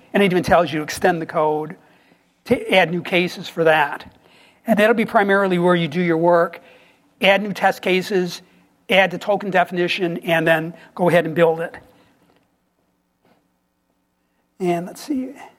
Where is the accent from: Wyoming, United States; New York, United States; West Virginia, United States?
New York, United States; Buffalo; I grew up in Buffalo, New York, and I remember in the 70s, there'd be the weather person.